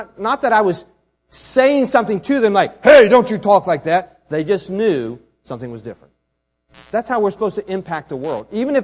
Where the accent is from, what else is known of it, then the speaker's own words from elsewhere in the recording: West Virginia, United States; back in Emmanuel Baptist, that's my church back in, church I grew up in West Virginia, me and Kelly are from.